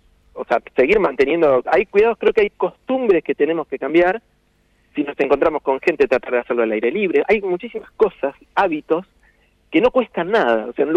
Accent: Santa Fe, Argentina; Entonces, yo soy de Santa Fe, sé que hace calor, pero igual disfruto un montón.

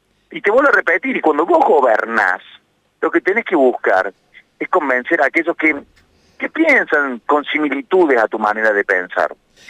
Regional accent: Córdoba, Argentina; los cordobeses somos de los argentinos que más aportamos al Tesoro Nacional.

